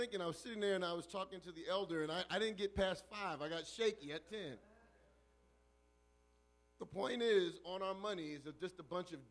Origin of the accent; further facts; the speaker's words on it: New York, United States; I grew up in New York when you used to be able to go and buy a 25 cents would buy you a slice of pizza.